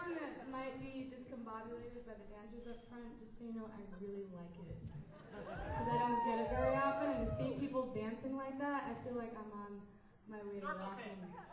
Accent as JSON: {"language": "English", "region": "New Jersey", "country": "United States", "said": "Cause I'm from Jersey too. I might have a lisp in there too."}